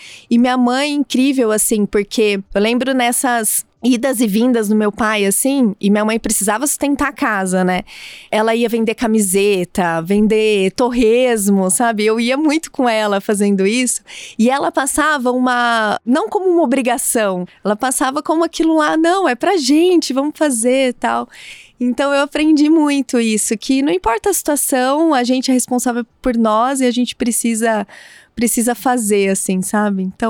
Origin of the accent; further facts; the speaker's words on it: Matão, São Paulo, Brazil; also born or lived in Araraquara; Eu fui para Matão muito pequena, que eu tinha 1 ano, então eu me considero matonense mesmo, nasci em Araraquara, mas me considero matonense.